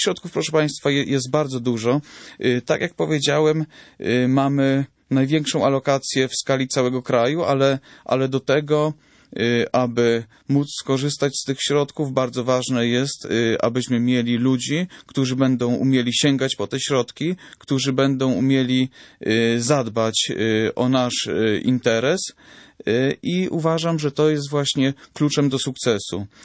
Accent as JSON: {"language": "Polish", "region": "Subcarpathian Voivodeship", "country": "Poland", "said": "Dla nas oczywiście, bo pochodzimy z Podkarpacia, jest to ziemia droższa od innych"}